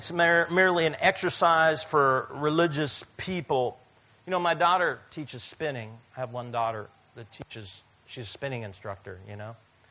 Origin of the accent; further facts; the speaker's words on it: Netherlands; English is a second language; I'm from Netherlands. No big deal.